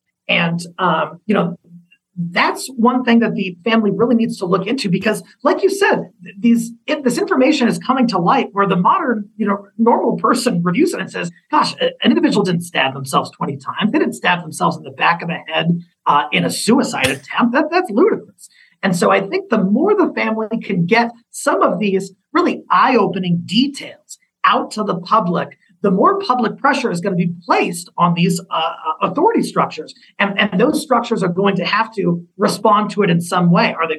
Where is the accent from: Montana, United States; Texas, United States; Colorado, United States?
Colorado, United States; there have been at least a handful of examples in Colorado, my home state, that I'm aware